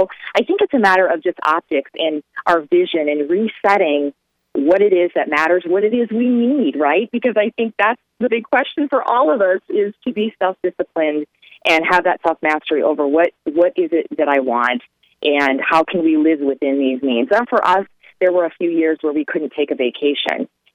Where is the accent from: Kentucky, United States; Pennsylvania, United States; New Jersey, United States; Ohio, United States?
Ohio, United States; He was from Florida. I was originally from Ohio.